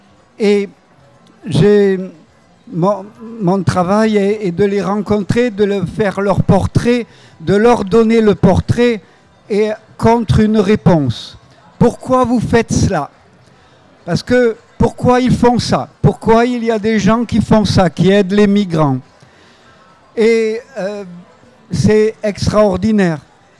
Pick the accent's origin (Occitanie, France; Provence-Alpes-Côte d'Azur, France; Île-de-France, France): Provence-Alpes-Côte d'Azur, France; Nice; born there; Je suis né à Nice, je suis méditerranéen.